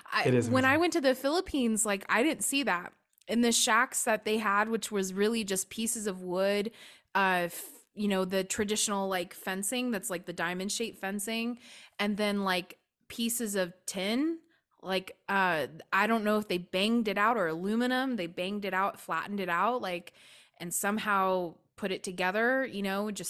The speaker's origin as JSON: {"language": "English", "country": "United States", "said": "So for me, I, you know, $9.12 as an American is like, oh, you know, what?"}